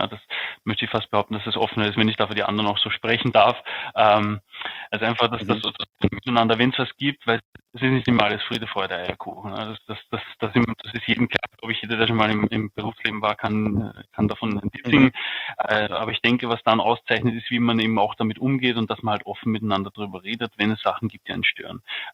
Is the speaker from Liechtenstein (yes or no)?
no; Vienna, Austria; now in Burgenland, Austria; Ich bin 29, komme aus Wien, kürzlich jetzt ins Burgenland gezogen, leidenschaftlicher Pendler geworden